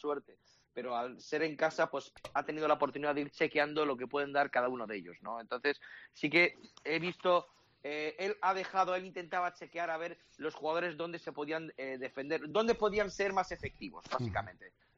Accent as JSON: {"language": "Spanish", "region": "Castilla-La Mancha", "country": "Spain", "tie": "born or raised there", "said": "que decimos en mi tierra, ¿no? Sí. En la provincia de Toledo."}